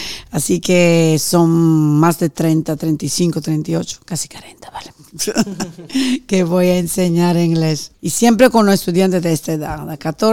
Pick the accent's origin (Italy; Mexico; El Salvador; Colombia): Italy; Augusta, Sicily; Spanish is a second language; vengo de Italia, precisamente de Sicilia, un pequeñito país, pueblo que se llama Augusta, cerca del mar.